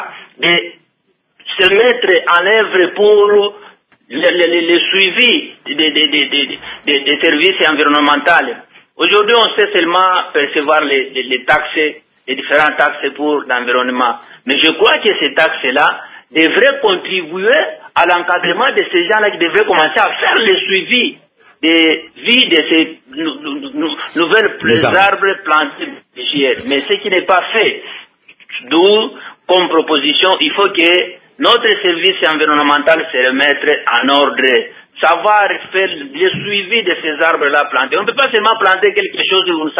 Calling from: Lubumbashi, Haut-Katanga, DR Congo; ici chez nous à Lubumbashi

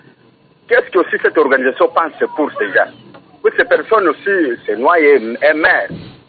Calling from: Bandundu, Kwilu, DR Congo; Puisque ici chez nous, à Bandundouville, nous sommes au bord de la rivière Kwilukwango.

